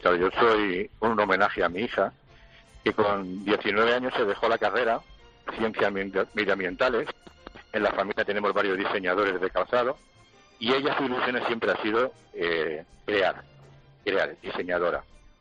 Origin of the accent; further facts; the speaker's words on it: Elda, Valencian Community, Spain; Yo soy de Elda, señores, Elda de mi corazón, como cantaba él.